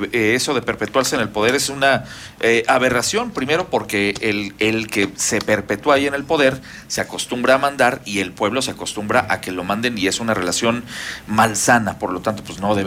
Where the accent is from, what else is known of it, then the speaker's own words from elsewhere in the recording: Mexico; Y además lo que eso implica para nosotros como mexicanos, simple y sencillamente pues nos fuimos a una guerra civil